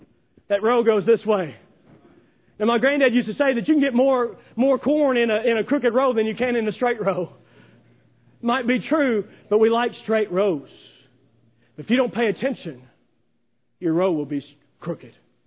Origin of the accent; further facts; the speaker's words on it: Kentucky, United States; Growing up in Kentucky, there's all kinds of crooked paths in Kentucky.